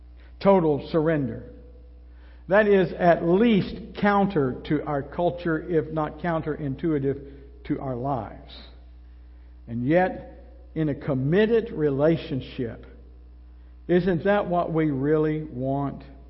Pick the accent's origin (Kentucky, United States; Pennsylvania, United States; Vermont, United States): Kentucky, United States; Now, I know that's not proper English, but we were raised in Kentucky.